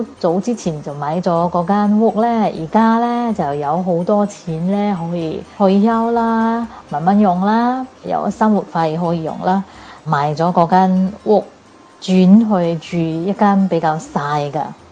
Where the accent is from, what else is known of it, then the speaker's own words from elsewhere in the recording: Singapore; 各位哥哥姐姐大家好，我是新加坡的